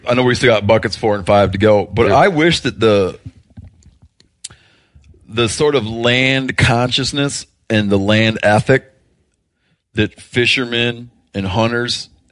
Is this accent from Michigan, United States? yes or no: yes; Michigan, United States; like where I grew up in Michigan, there's this idea that sort of like the vestiges of wilderness that we have left in the upper Great Lakes